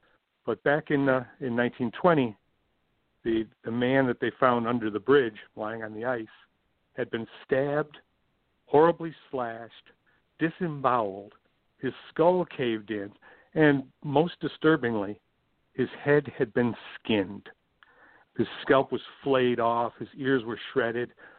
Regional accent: Chili, New York, United States; Okay, everybody in Chile is laughing right now.

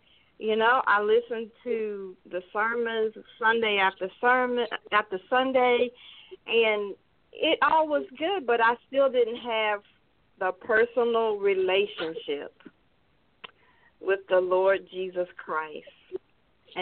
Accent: Albany, Georgia, United States; born there; also born or lived in North Carolina; Yes, I am here in North Carolina. I was born in Georgia. My dad was military. I'm a military brat. I was born over in Albany, Georgia.

